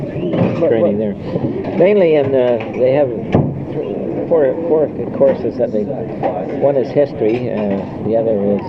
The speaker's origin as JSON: {"language": "English", "town": "Burnaby", "region": "British Columbia", "country": "Canada", "tie": "born or raised there", "also_born_or_lived": "Vancouver", "said": "I was born in Vancouver. And lived in Burnaby when I was quite young. We lived on a chicken ranch in Southwood Street in South Burnaby."}